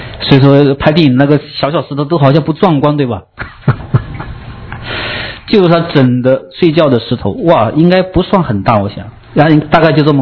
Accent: China; 我们说我们中国人最讲究实用主义

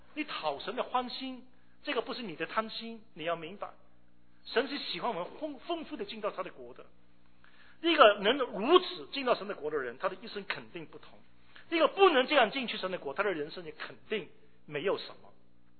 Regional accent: Hong Kong; moved away; 我从香港移民过来，1973年过来的时候坐飞机过来

